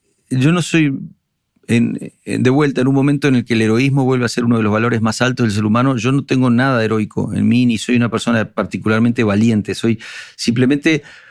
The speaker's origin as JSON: {"language": "Spanish", "region": "Montevideo", "country": "Uruguay", "accent": "Uruguayan", "lives_now": "Spain", "said": "llevo 27 años viviendo en España y todavía tengo acento uruguayo, toco la guitarra como un uruguayo, veo el mundo como un montevideano"}